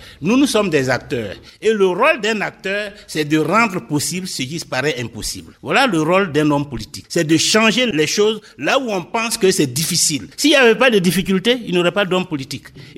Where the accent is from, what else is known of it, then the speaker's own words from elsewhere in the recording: Côte d’Ivoire; moi, personnellement, en tant qu'Ivoirien, en tant qu'homme politique qui veut faire avancer le pays